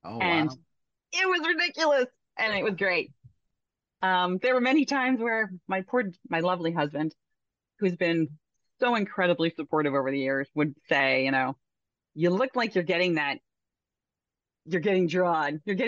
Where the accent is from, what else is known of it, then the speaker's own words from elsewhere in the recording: Pennsylvania, United States; I grew up in Pennsylvania, so I grew up over by the Delaware River and by the or up at the Delaware Water Gap area, and it's beautiful up there.